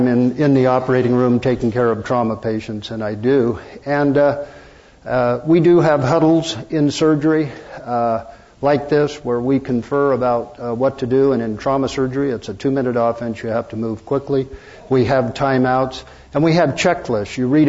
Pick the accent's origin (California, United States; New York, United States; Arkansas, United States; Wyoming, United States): Wyoming, United States; because I grew up in Wyoming, which did not have a football team of any kind.